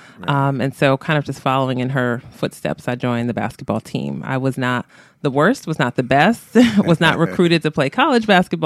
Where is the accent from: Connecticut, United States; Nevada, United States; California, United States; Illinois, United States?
Connecticut, United States; Bridgeport; I was born and raised in Bridgeport. I grew up in a two-parent home most of my life.